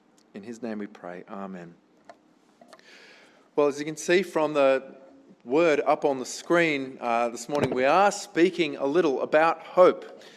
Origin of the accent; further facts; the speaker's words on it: Sydney, New South Wales, Australia; I grew up in Sydney, which is the hotbed of funnel web spiders.